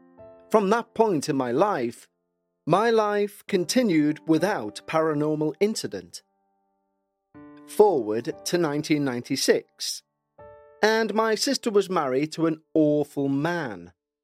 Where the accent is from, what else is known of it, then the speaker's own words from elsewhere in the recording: London, United Kingdom; I'm a woman now in my late 40s, and I was born and raised in London in the UK. But my parents migrated from southern India.